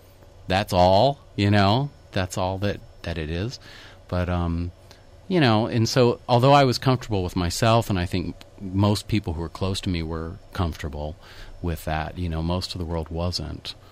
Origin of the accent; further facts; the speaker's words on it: Ohio, United States; But, you know, I grew up in Muskingum County, Ohio, which is an Appalachian county near the West Virginia border.